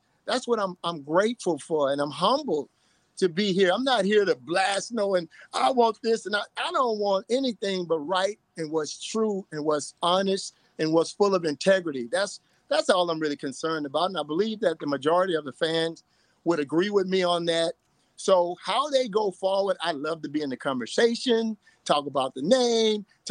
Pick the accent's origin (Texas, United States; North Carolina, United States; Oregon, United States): Texas, United States; I'm from Texas.